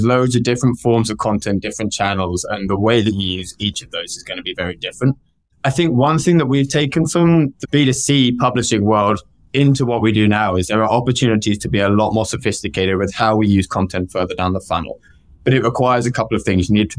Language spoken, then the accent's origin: English; England, United Kingdom; I'm being very British right now. We're quite simple in England until the age of about 40.